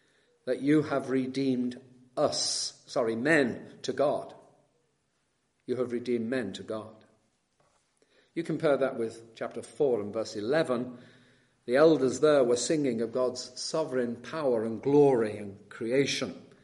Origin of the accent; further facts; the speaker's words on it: United Kingdom; And look back here at home, as British, we tend to have either a bulldog or, for the English, a lion.